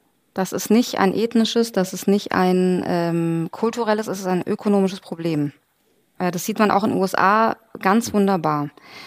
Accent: Iran; ich stamme aus dem Iran

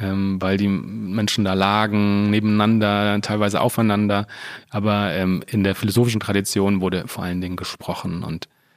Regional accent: Aachen, North Rhine-Westphalia, Germany; also born or lived in Paris; ich habe in Paris studiert, das heißt, ich bin sehr frankophil aufgewachsen, ich bin in der Nähe von der Grenze aufgewachsen, bei Aachen

